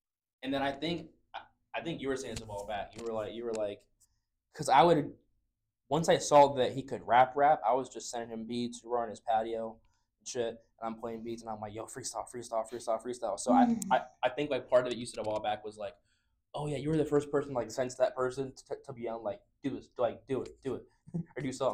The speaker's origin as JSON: {"language": "English", "region": "South Carolina", "country": "United States", "tie": "born or raised there", "also_born_or_lived": "Tampa, Florida", "said": "Because like being up in a small town in South Carolina, I was born in Tampa, but I moved up there in fifth grade."}